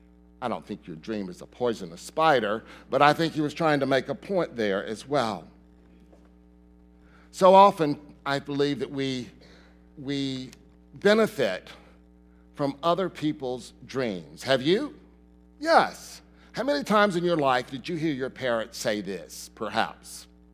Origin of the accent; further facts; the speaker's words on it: the South, United States; Many of you might have lived through the civil rights in the 50s and the 60s. I did, growing up in the South.